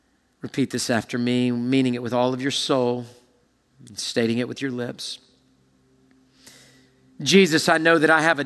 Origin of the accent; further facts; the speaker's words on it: Houston, Texas, United States; I picnicked there as a kid way back growing up in Houston and now with my family even.